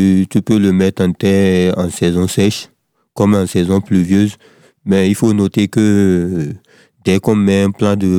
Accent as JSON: {"language": "French", "country": "Benin", "lives_now": "France", "said": "Je suis béninois. Je viens d'arriver en Bretagne."}